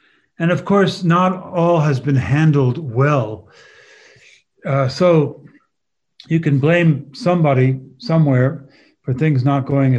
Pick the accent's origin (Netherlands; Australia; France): France; also born or lived in Switzerland; now in United States; I grew up in France and Switzerland, but have been in this country now, America, for 30 years.